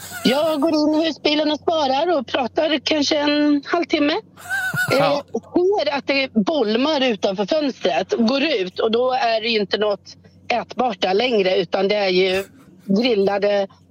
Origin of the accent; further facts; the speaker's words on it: Uppsala, Uppsala County, Sweden; Jag kommer ju inte från Sotenäs, utan jag kommer från Uppsala.